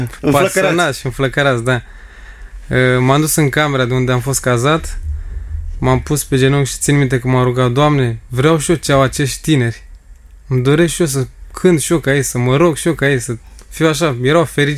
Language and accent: Romanian; Năvodari, Constanța County, Romania; sunt din Năvodari.